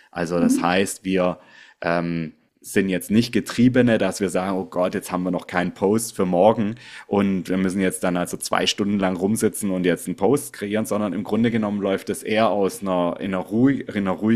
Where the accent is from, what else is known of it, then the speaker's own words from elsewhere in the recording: Southwest Germany, Germany; Ich komme aus dem Südwesten in Deutschland